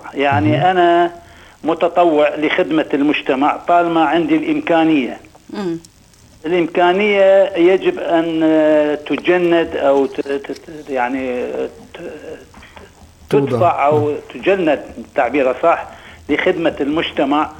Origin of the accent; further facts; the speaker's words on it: Iraq; moved away; أنا وصلت هون ديسمبر 2005، وبناء على رغبة وإلحاح زملائي من الناطقين باللغة العربية، عندنا في العراق في بغداد نادي اسمه نادي الهندية